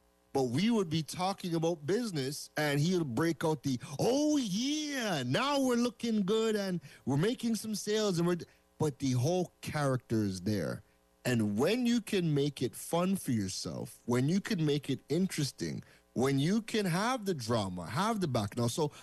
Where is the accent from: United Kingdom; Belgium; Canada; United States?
Canada; also born or lived in Trinidad; yes, I'm born in Trinidad, but I grew up in Canada, right?